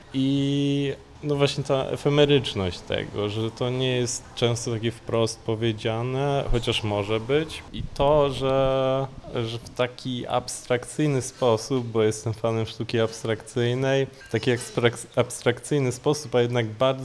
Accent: Toruń, Kuyavian-Pomeranian Voivodeship, Poland; Jestem z Torunia. Studiuję tutaj, zacząłem drugi stopień magisterki u nas na Wydziale Sztuk Pięknych na UMK w Toruniu.

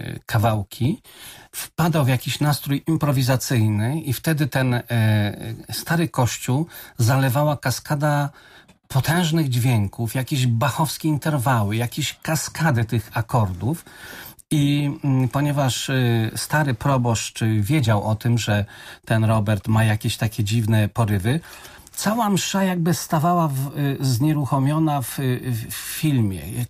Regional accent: Greater Poland Voivodeship, Poland; Ja się wychowałem w małym wielkopolskim miasteczku

